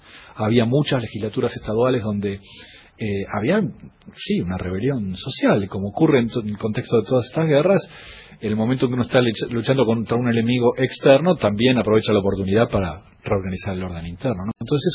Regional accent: Buenos Aires, Argentina; accent: porteño; Además, yo con mi acento porteño, ¿viste?

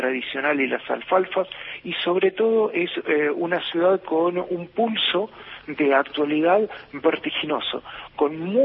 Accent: Las Mercedes, Entre Ríos, Argentina; Entre Gualeguaychú, Gualeguay y La Roque están Las Mercedes. Y Las Mercedes es mi pueblito natal, es en medio del campo. Mirate. Una localidad con menos de 100 habitantes hoy, sí. Una zona rural, calles de tierra.

